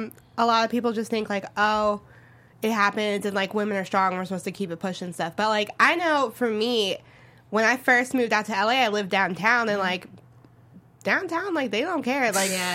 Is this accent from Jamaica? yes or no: yes; Jamaica; because I'm Jamaican